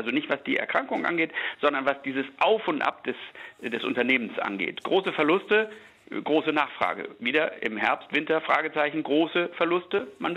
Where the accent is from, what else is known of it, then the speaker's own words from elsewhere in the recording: Hamburg, Germany; die setzen einen ja jetzt im Ausblick für mich als Hamburger, nächste Woche Sommerferien, setzen einen diese Schlangen ja schon unter Druck.